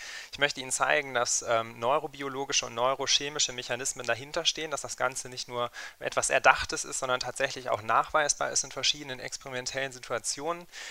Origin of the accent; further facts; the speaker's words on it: Essen, North Rhine-Westphalia, Germany; Das ist auch eine große Studie aus Essen, wo ich herkomme